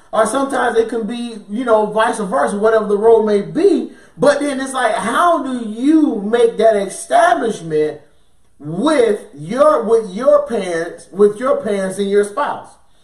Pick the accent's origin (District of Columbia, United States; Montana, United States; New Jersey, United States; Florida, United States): Florida, United States; Tallahassee; Now, I'm originally from Florida, from Tallahassee, Florida.